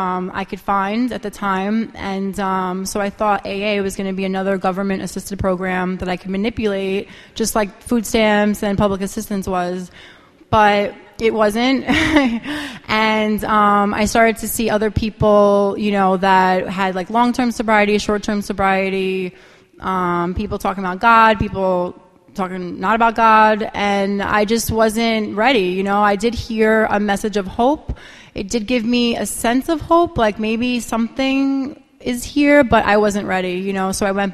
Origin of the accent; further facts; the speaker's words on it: Brooklyn, New York, United States; it was the fact that I grew up in Brooklyn, it was the subway.